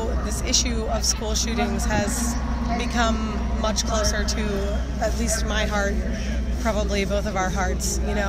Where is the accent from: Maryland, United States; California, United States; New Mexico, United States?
Maryland, United States; Takoma Park; I'm from Tacoma Park, Maryland.